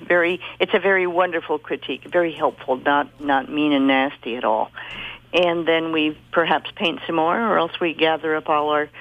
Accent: Hawaii, United States; I grew up in Hawaii, so I have some things that have a Hawaiian influence, if you will.

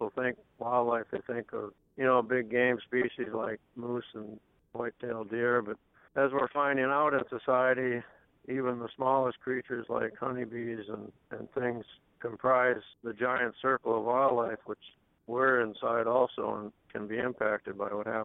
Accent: Jackson, Minnesota, United States; I grew up in the small town of Jackson, Minnesota, down just north of Spirit Lake, Iowa.

